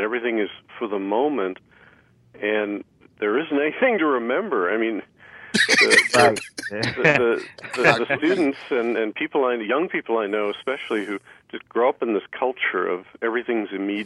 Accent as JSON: {"language": "English", "town": "Milwaukee", "region": "Wisconsin", "country": "United States", "tie": "born or raised there", "said": "when I grew up in Wisconsin in the 50s, I was telling my church, I had a Good Friday service at my church yesterday, and when I was growing up in Milwaukee, everything was closed on Good Friday."}